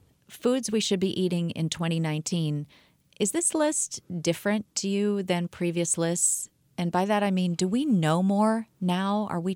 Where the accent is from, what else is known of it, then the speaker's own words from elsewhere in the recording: Midwest, United States; I come from the Midwest.